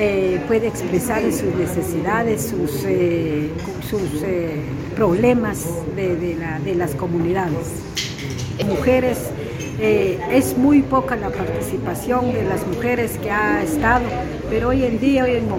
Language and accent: Spanish; Santiago Sacatepéquez, Sacatepéquez, Guatemala; Vengo de Radio Jornalera, Guatemala, de Santiago, Zacatepeques.